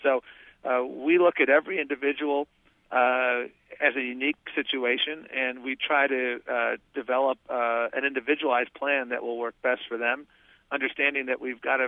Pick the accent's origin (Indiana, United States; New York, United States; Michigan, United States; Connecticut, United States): New York, United States; Buffalo; I mean, I grew up in Buffalo, New York, and I saw, we both saw in Buffalo the jobs at Bethlehem Steel and Republic Steel go south.